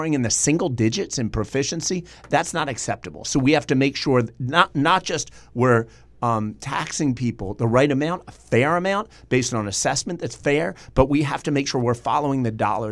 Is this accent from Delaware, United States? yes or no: yes; Delaware, United States; I just want to assure Delawareans that I grew up in Delaware.